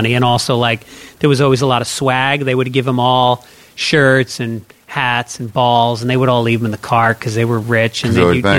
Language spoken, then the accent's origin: English; Tarrytown, New York, United States; I grew up in Tarrytown, there were these, it was a really fucked up town.